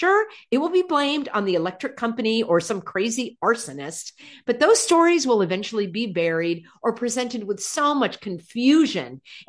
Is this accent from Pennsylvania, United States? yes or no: no; California, United States; I grew up in California. I'm a lifelong Californian.